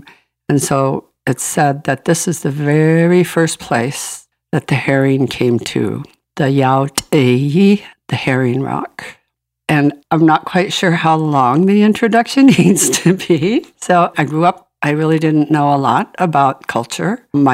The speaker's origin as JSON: {"language": "English", "town": "Sitka", "region": "Alaska", "country": "United States", "said": "I am Kiksadi from the Point House here in Chitka. Our original house was up on Nutley, what people call Castle Hill."}